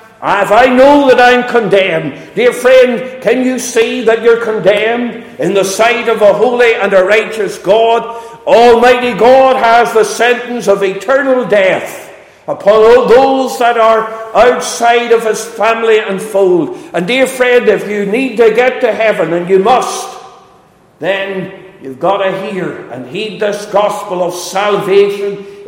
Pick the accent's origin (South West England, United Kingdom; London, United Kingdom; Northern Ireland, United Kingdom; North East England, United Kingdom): Northern Ireland, United Kingdom; Enniskillen; We travelled up from Enniskillen. I'm originally from Enniskillen in Northern Ireland.